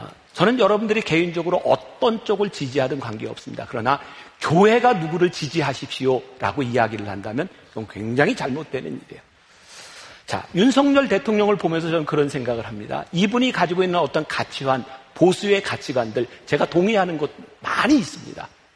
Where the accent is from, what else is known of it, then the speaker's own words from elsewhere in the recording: South Korea; 왜냐면 저는 한국 사람이라 그런지 이 국악의 연주를 들을 때마다